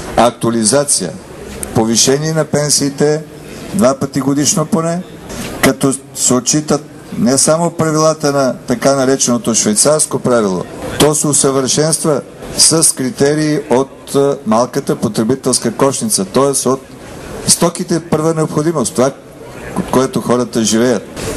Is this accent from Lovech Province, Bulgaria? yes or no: yes; Lovech, Lovech Province, Bulgaria; Аз идвам от Ловеч